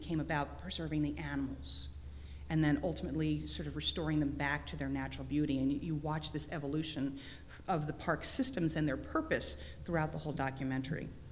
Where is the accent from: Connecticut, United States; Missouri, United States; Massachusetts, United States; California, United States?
Connecticut, United States; Like, okay, I grew up in Connecticut, you know, it's part of, you know, Revolutionary War history.